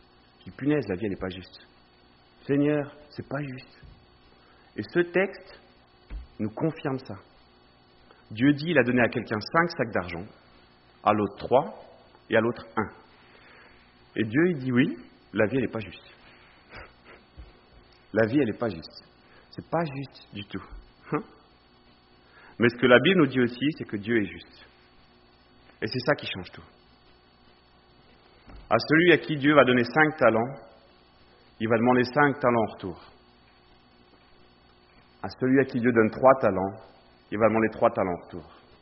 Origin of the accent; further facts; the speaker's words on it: France; Parce que je suis français, un passeport me suffit en fait.